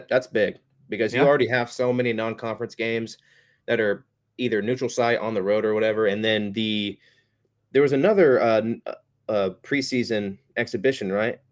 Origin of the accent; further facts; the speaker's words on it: Lavaca, Arkansas, United States; I'll give a shout out to my hometown, Lavaca, because no one else will